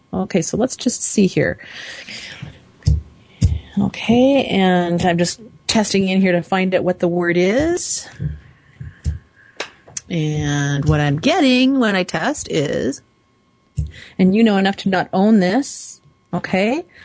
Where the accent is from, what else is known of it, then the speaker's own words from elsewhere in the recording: Canada; because I'm not all that up on my short forms of the different states, you know, being Canadian.